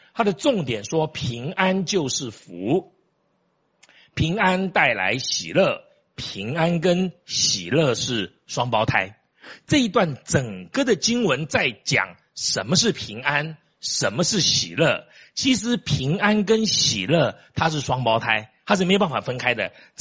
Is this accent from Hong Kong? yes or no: no; Taiwan; 我们台湾人